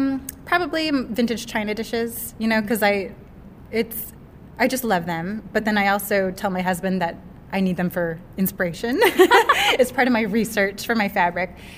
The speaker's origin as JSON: {"language": "English", "town": "Seattle", "region": "Washington", "country": "United States", "said": "so I'm from Seattle, like my last collection was called Loyal Heights, which is a neighborhood in Seattle"}